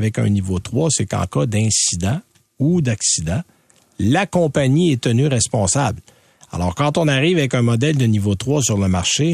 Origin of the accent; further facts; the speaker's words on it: Quebec, Canada; Quand je dis chez nous, au Québec, au Canada, dépendamment des régions, un peu moins.